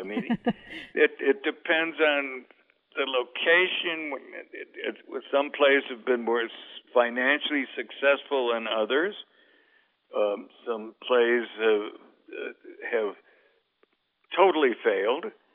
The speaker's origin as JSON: {"language": "English", "country": "United States", "tie": "born or raised there", "said": "Well, I grew up on Lincoln Parkway"}